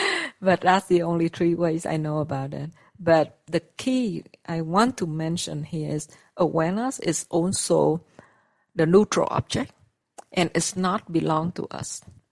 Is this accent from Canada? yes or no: no; Vietnam; Like, I'm not talking about English, or I'm from Vietnam, so or Vietnamese, or English, or whatever, or Thai, right?